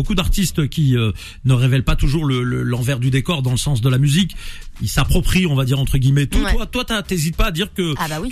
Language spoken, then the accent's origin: French; Chiffa, Blida Province, Algeria; moi je suis originaire de Chifa aussi à Blida.